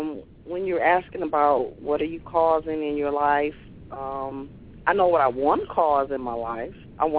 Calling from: Detroit, Michigan, United States

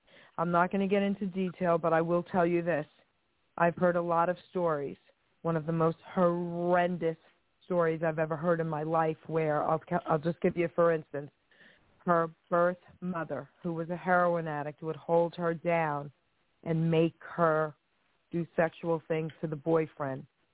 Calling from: New Jersey, United States; I'm calling from New Jersey.

